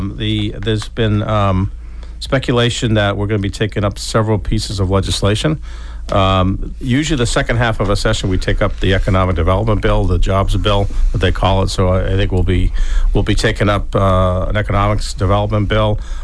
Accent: Plymouth, Massachusetts, United States; And then you have in Plymouth, my hometown, you have Selectman John Mahoney

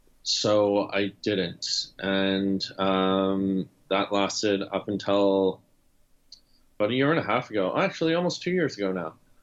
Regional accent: Canada; So I grew up in Canada, like a lot of hockey players.

